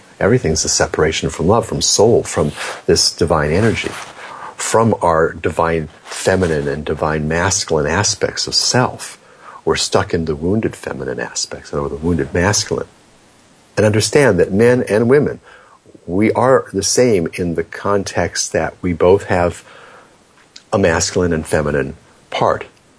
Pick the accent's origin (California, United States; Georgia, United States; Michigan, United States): California, United States; Hollywood; I've been around these people living and growing up in Hollywood, and I was born here.